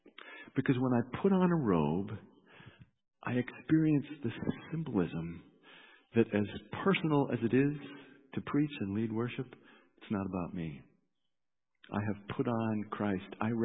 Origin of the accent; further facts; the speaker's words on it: Montana, United States; also born or lived in Berkeley, California, United States; I was this hippie from Berkeley, California. Even though I'd grown up in Montana, they looked at me pretty weird